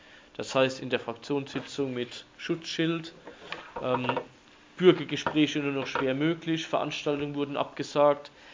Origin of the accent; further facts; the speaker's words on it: Baden-Württemberg, Germany; ich komme aus Nordbaden